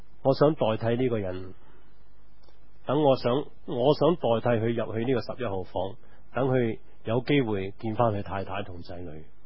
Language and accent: Cantonese; Guangdong, China; 咁我哋中国人好多时候咧都真系噶